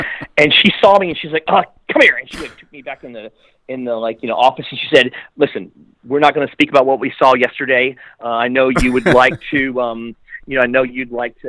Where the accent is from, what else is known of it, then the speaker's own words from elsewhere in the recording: Nashville, Tennessee, United States; And I'm from Nashville, Tennessee. I was raised in the kind of the country music world there.